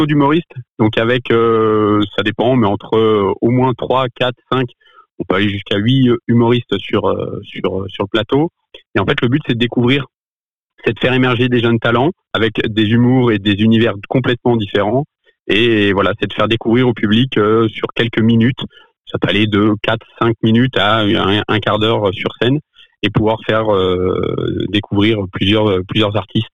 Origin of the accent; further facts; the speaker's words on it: Annecy, Auvergne-Rhône-Alpes, France; moi je suis d'Annecy, j'ai 31 ans cette année.